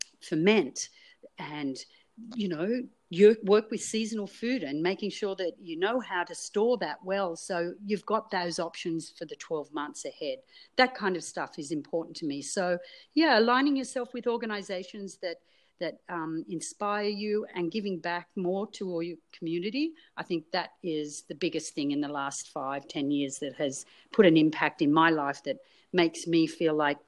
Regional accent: Australia; now in Canada; Well, I think I'll steer this one towards my Australian roots. Being an Aussie, I love the sound of the surf.

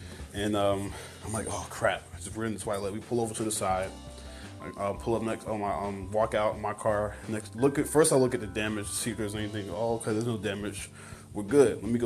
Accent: New York, United States; accent: New York; I'm from New York. For the most part, my accent is gone. But when I get angry, it comes, it flares up.

